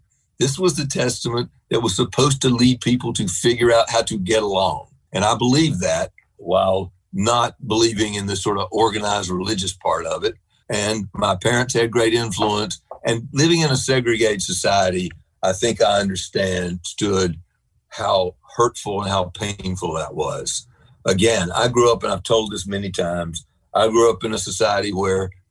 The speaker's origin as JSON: {"language": "English", "region": "North Carolina", "country": "United States", "tie": "born or raised there", "said": "I grew up in North Carolina. I was fortunate to be raised by lovely people, my mom and dad."}